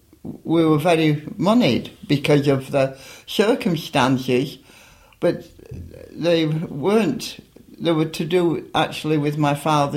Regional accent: Manchester, North West England, United Kingdom; born there; I was born in Manchester, of Scottish parents, 29th of January 1929. So I am now 88 years old.

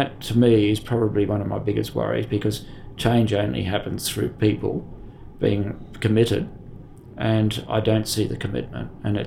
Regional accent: Sydney, New South Wales, Australia; having been brought up in Sydney

